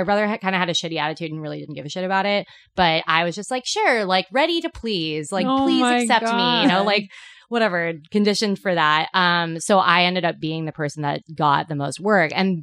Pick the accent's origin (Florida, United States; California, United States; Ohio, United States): California, United States; Petaluma; purchased a Chinese restaurant in what would be my hometown of Petaluma, California.